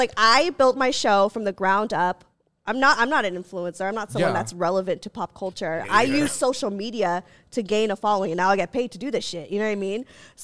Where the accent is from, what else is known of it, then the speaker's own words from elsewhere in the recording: Philippines; And also she's Filipino and I'm Filipino, so I think there was a part of me that was like, please.